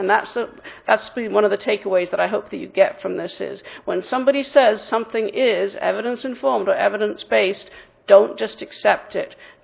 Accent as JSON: {"language": "English", "region": "England", "country": "United Kingdom", "tie": "born or raised there", "also_born_or_lived": "Massachusetts / Midwest", "moved": "yes", "lives_now": "United States", "said": "I grew up in England and then spent 5 years in Massachusetts and then back and forth in the Midwest. So England and Massachusetts are responsible primarily for the way that I talk."}